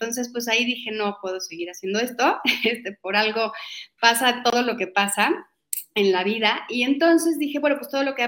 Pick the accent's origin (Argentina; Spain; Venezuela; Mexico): Mexico; Mexico City; yo soy de la Ciudad de México, nací aquí, soy súper mexicana.